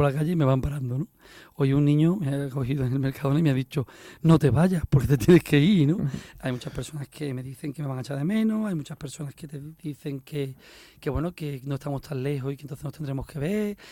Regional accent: Seville, Andalusia, Spain; nosotros somos de Sevilla.

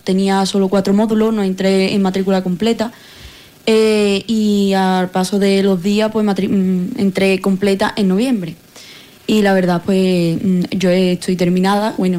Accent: Osuna, Andalusia, Spain; De Osuna.

